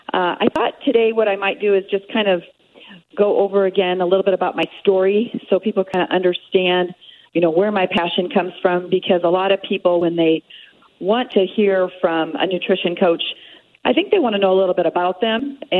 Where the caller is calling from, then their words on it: Kansas, United States; I'm calling from Kansas, and it's about 68 degrees here, nice and sunny.